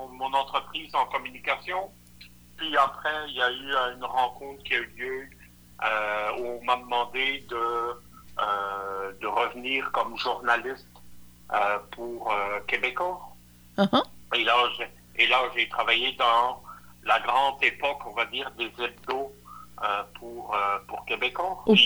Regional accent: Belgium; moi, je suis belge et à moitié italien, donc doublement chaleureux, parce qu'on est des gens quand même belges et italiens qui avons du sang chaud

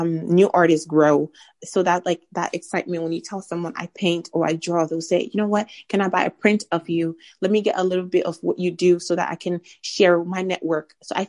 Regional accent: Liberia; I'm Liberian, I'm from West Africa.

